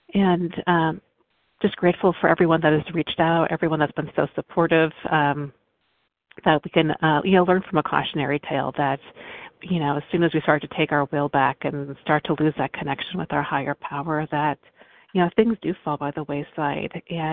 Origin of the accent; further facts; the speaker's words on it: Midwest, United States; And in our house, here in California, it's not that cold. I'm from the Midwest.